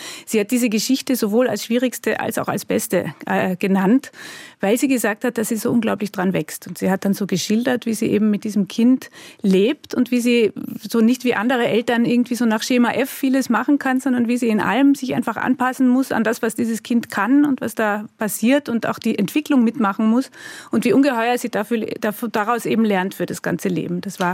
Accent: Vienna, Austria; Meine Mama ist auch Österreicherin und ich bin in Wien aufgewachsen. Also ich bin schon als ganz kleines Baby dann wieder mit meinen Eltern zurück nach Österreich gekommen.

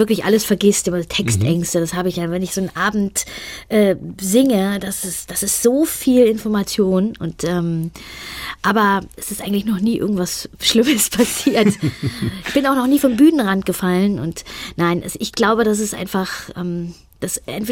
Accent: Hamburg, Germany; Ja, ich komme aus Hamburg.

